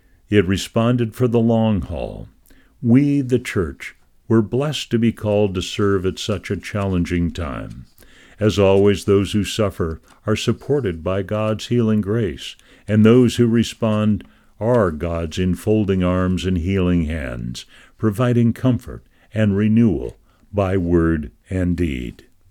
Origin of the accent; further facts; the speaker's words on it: New York City, New York, United States; I'm a New Yorker, born and raised, and I can tell you our reputation for toughness is well earned.